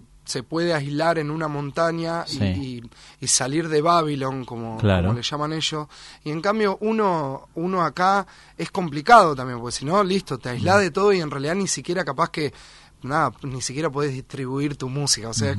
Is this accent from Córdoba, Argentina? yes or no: no; Olavarría, Buenos Aires Province, Argentina; born there; Bueno, mirá, nací en Olavarría en el año 90.